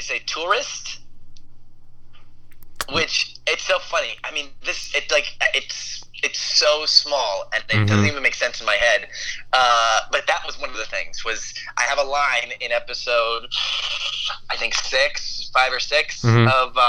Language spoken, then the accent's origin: English; Manhattan, New York, United States; And I grew up in Manhattan, and as you can tell, I don't really have an accent because I actually went to a speech pathologist when I was a kid.